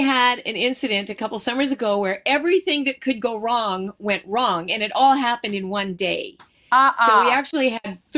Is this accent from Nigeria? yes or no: no; Alberta, Canada; I grew up in Alberta. I'm a landlubber girl, so this is foreign for me.